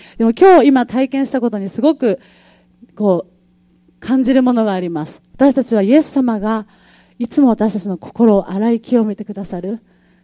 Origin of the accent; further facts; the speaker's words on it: Kyushu, Japan; 私は九州出身なので、皆さんからよく関西弁について突っ込まれるんですね。